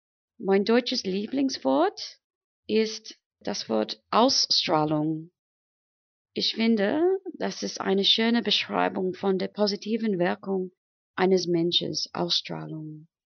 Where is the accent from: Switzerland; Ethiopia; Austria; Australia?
Australia; German is a second language; moved away as an adult; Ich komme aus Australien und ich wurde in 1974 geboren.